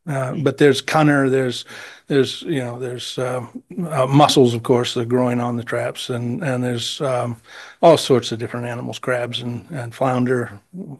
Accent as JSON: {"language": "English", "town": "Matinicus Island", "region": "Maine", "country": "United States", "tie": "born or raised there", "also_born_or_lived": "Newcastle, Maine", "said": "I'm the founder of Oceanswide. I come from Newcastle, Maine. I grew up on Matinicus Island"}